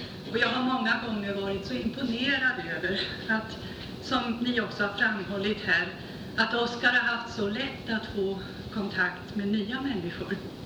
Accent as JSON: {"language": "Swedish", "country": "China", "tie": "born or raised there", "moved": "yes", "lives_now": "Sweden", "said": "I Kina växte vi upp tillsammans. Och vi bodde i samma gård, i varsitt hus."}